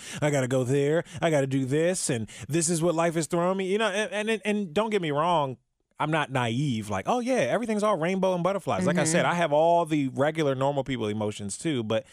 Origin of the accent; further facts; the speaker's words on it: Maryland, United States; I'm originally born and raised from in Maryland.